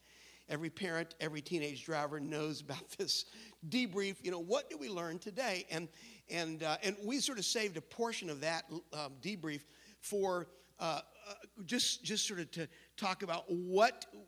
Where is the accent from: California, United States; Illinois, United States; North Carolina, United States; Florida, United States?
North Carolina, United States; now in New Jersey, United States; I grew up in North Carolina, and in North Carolina, when you did driver's education classes, I don't know how they do it here in New Jersey